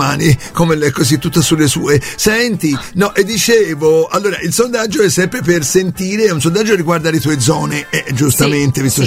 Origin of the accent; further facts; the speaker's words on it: Livorno, Tuscany, Italy; e quindi noi siamo proprio di Livorno, lo sente